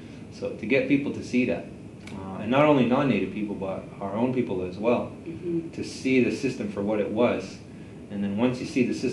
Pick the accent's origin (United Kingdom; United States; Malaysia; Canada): Canada; Kahnawake, Quebec; I should say I'm from Ganawage, which is a community outside of Montreal